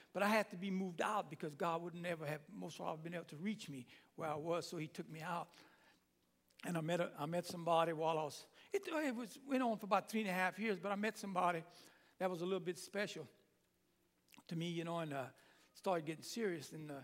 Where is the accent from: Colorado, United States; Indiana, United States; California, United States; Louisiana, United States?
Louisiana, United States; Lafayette; I come from Lafayette, Louisiana. We are a culture of people. If you don't understand me too well, it's because I'm speaking in tongues.